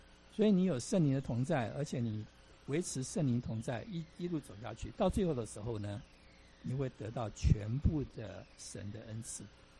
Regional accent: China; 我们中国人特别喜欢求福，对不对？五福临门啊，福到了，春到了啊，喜欢求福。

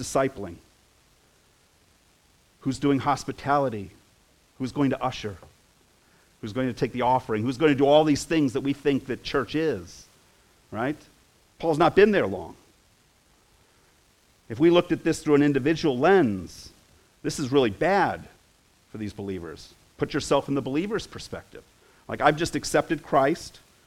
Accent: United States; I am an American. I've been raised in America. America is highly individualistic.

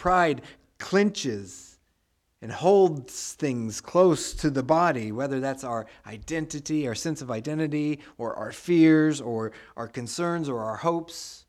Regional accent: Tyler, Texas, United States; Kathy is the mother of my best friend growing up in Tyler

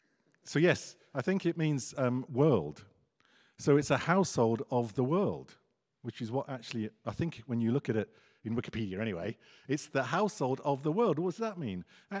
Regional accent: United Kingdom; just because I'm British.

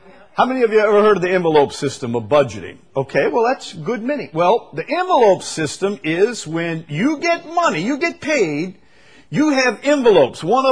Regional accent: Louisiana, United States; born or raised there

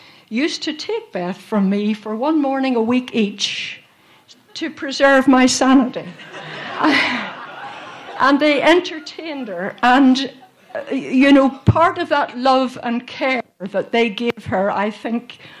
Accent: Northern Ireland, United Kingdom; now in London, United Kingdom; because we came from Northern Ireland, which is a different place these days, but in those days it was a very insular, parochial society.

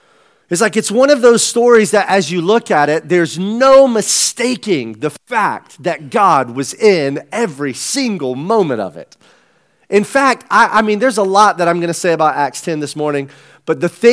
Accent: the South, United States; I'm from the South. It's super hard for me to say Cornelius.

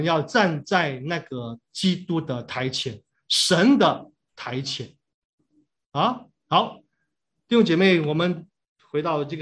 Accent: Hong Kong; 我在香港牧会这么多年，礼拜六晚上喝喜，我们香港人礼拜六晚上很多人结婚喝喜酒的

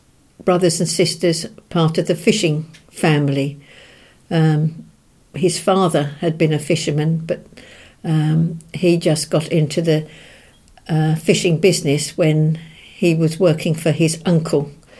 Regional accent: Maldon, East of England, United Kingdom; born there; I was born in Malden in St Peter's Hospital in 1952.

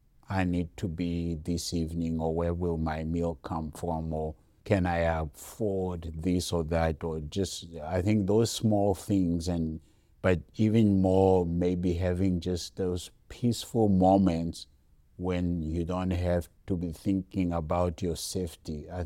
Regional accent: Mozambique; I was born in Mozambique, grew up in a pastoral home. Both my parents were pastors

